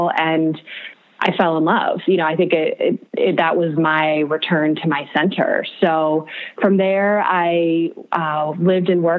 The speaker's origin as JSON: {"language": "English", "region": "Illinois", "country": "United States", "said": "I am originally from Central Illinois. I come from a long line of farmers from that area. My grandparents farmed in Tazewell County, where I am from. My mom grew up on a family homestead along the Illinois River."}